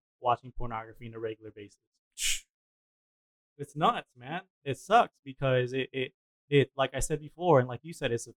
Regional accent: Puerto Rico; I am from Puerto Rico, born and raised

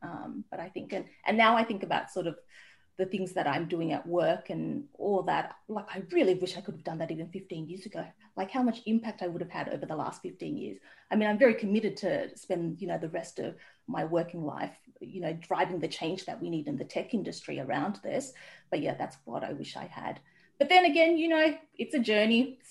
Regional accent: Australia; I did start life out in a refugee camp. But I think some of the things that happened between like the refugee camp and growing up in Australia is, you know, quite different, and being poor and being a refugee

